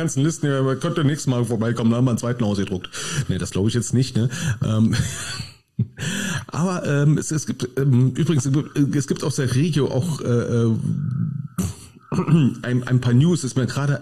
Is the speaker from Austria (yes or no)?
no; Berlin, Germany; ich komme aus Rixdorf.